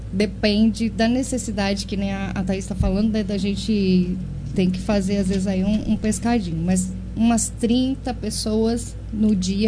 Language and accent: Portuguese; Taquaritinga, São Paulo, Brazil; Isso, sou de Taquaritinga.